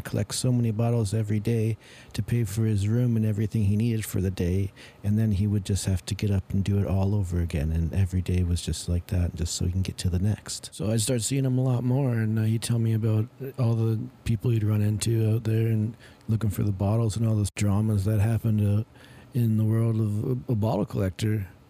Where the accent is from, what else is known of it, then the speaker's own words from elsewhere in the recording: Hamilton, Ontario, Canada; I'm a songwriter from Hamilton, Ontario, Canada.